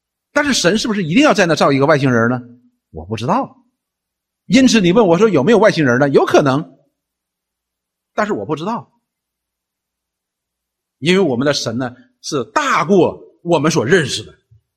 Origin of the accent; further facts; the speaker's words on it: China; 我们中国人有一句话叫什么，犹抱琵琶半遮面